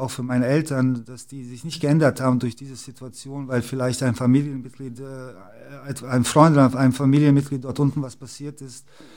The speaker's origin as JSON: {"language": "German", "town": "Sarajevo", "region": "Federation of Bosnia and Herzegovina", "country": "Bosnia & Herzegovina", "tie": "born or raised there", "second_language": "German", "said": "Wir kommen ja aus Sarajevo. Meine Mutter ist in Sarajevo geboren, ich auch. Mein Vater ist, glaube ich, 68 von Belgrad nach Sarajevo gezogen."}